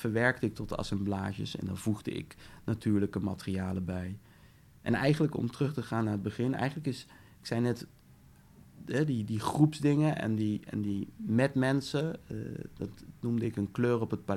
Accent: Netherlands; also born or lived in ?; daar kom ik oorspronkelijk vandaan ook, ben ik geboren. Niet getogen. Ik ben en van Nederlandse ouders. In Nederland verder opgegroeid.

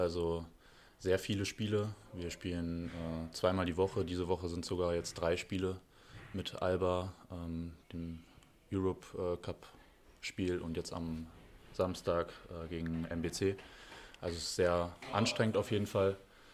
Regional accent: Göttingen, Lower Saxony, Germany; ich bin in Göttingen geboren, habe mein ganzes Leben bis jetzt hier verbracht.

